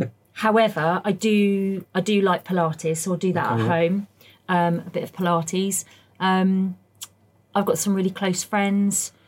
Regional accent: Hayling Island, South East England, United Kingdom; I grew up on Hailing Island, recently just moved back to Hailing Island.

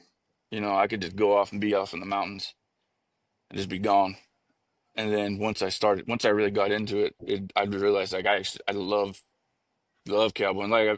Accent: California, United States; also born or lived in Alamosa, Colorado; We moved back to California. I was born in Alamosa, Colorado. We moved back to California

